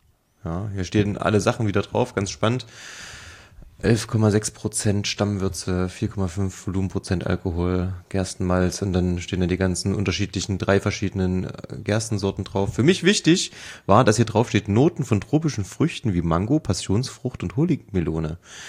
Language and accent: German; Saalfeld, Thuringia, Germany; Hat nur noch so ein Saalfelder Ur oder Ur-Saalfelder mitgenommen, was aus meiner Heimat so ein bisschen ist